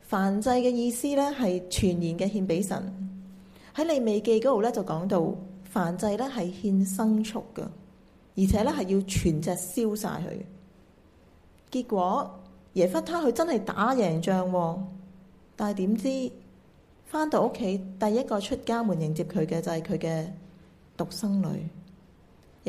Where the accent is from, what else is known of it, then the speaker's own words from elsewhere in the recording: China; 其实呢，我们中国人的民间传统呢都有类似的心态